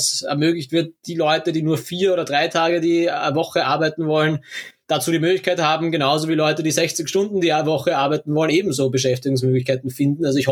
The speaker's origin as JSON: {"language": "German", "region": "Vienna", "country": "Austria", "said": "Es gibt negative Zeichen, die mich persönlich als Wiener auch nervös machen."}